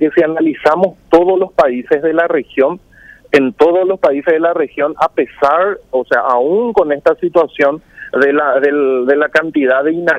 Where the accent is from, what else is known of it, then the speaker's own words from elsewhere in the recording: Paraguay; Somos paraguayos y tenemos que salir adelante.